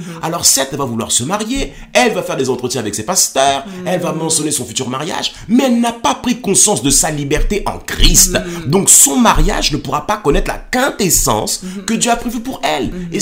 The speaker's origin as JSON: {"language": "French", "town": "Paris", "region": "Île-de-France", "country": "France", "said": "À l'âge de 15 ans, je rentre en seconde, en seconde générale à Rennes, en Bretagne. À la base, je suis parisien"}